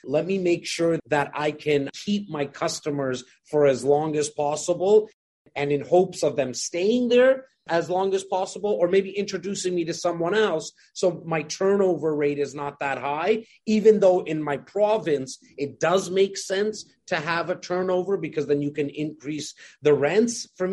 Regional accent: India; I'm your Indian brother.

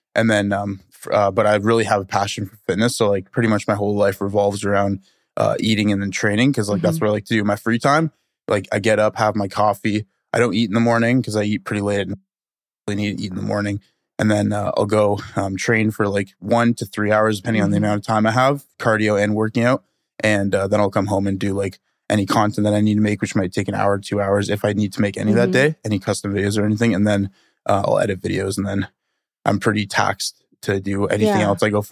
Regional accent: Ontario, Canada; You know, we came from Ontario and then moved into the East Coast of Canada, and it was in the middle of winter.

